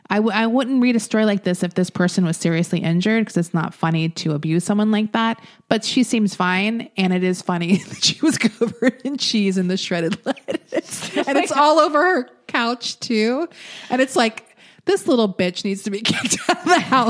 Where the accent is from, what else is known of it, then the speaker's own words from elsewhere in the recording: Florida, United States; I'm from Florida, so I can make fun of it.